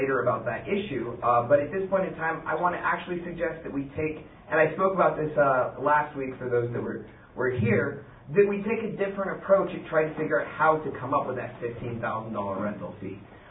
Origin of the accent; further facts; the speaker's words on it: Redwood City, California, United States; now in San Francisco, United States; I grew up in Redwood. By the time I went off to college, I moved away to San Francisco